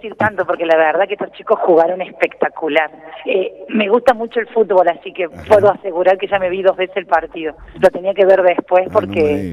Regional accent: Villa Dolores, Córdoba, Argentina; Pues porque soy del interior de Córdoba.

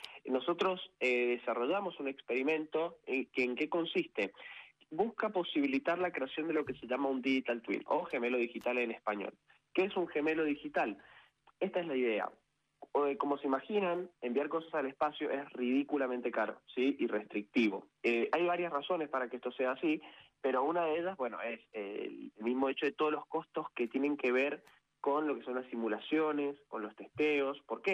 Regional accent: Luján de Cuyo, Mendoza, Argentina; yo soy de Luján de Cuyo, Mendoza, soy ingeniero mecatrónico, tengo 26 años.

